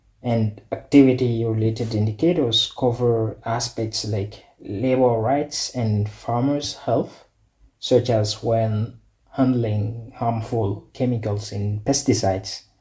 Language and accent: English; Benin; I'm from Benin, a small West African country where agriculture provides 70% of employment and contributes nearly 25% to the GDP.